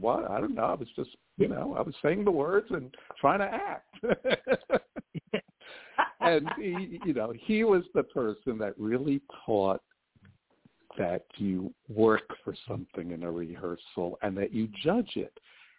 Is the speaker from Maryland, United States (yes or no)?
no; Brooklyn, New York, United States; also born or lived in Asbury Park; I'm a New Yorker. I was actually born near Asbury Park, but I moved when I was one to Brooklyn, and I went to public schools here.